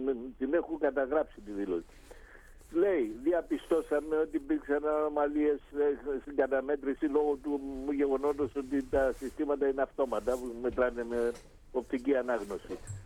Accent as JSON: {"language": "Greek", "country": "Cyprus", "moved": "as an adult", "said": "Είμαι Κύπριος που ζω εδώ πέρα πολλά χρόνια, από το 59, αλλά εξακολουθώ να αγαπάω και να προσέχω την Κύπρο και να την σκέφτομαι."}